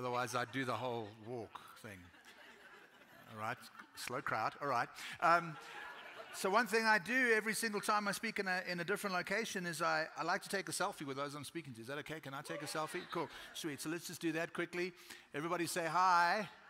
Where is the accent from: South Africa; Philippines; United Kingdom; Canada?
South Africa; now in Brownwood, United States; me in Brownwood, Texas. Like maybe he's still got to show me something more, but we'll get there. We moved from South Africa about 8 years ago, and we are super, super blessed.